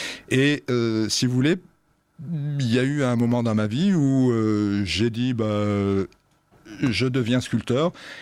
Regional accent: Lille, Hauts-de-France, France; Je suis natif de Lille, donc je dis notre région avec le cœur aussi.

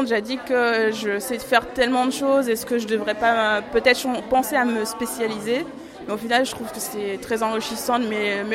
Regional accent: Haiti; je suis haïtienne. Donc j'ai des origines cubaines et jamaïcaines.

